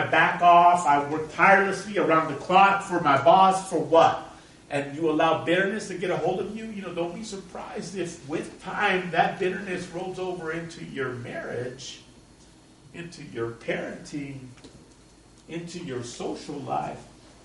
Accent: El Paso, Texas, United States; You know, I grew up in El Paso, Texas, and my dad used to plant a lot of trees in the front yard

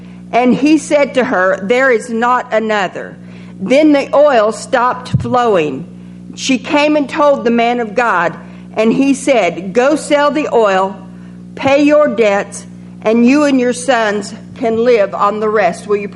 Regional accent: the South, United States; accent: southern; I hope y'all can understand my southern accent.

